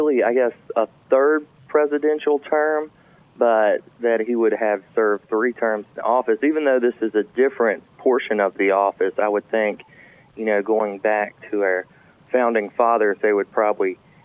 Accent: Pearisburg, Virginia, United States; I'm from Parisburg, Virginia.

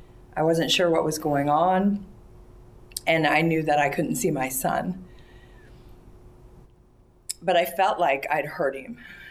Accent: Indiana, United States; I'm an exoneree from Indiana.

